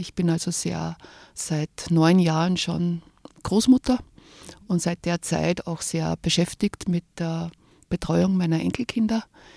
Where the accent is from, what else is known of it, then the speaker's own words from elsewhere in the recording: Upper Austria, Austria; born there; now in Salzburg, Austria; Also momentan komme ich aus Oberndorf, ich wohne dort. Ich bin eine geborene Oberösterreicherin, bin aber schon 33 Jahre wohne ich in Salzburg